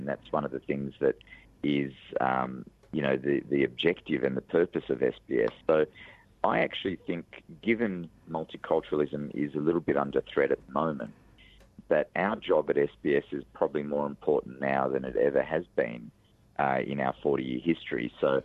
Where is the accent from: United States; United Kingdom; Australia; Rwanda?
Australia